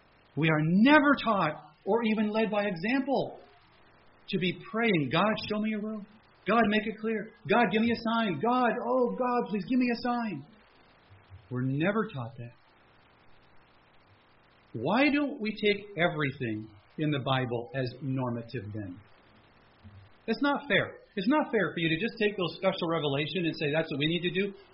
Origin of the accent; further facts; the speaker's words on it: Canada; After all, I'm a Canadian.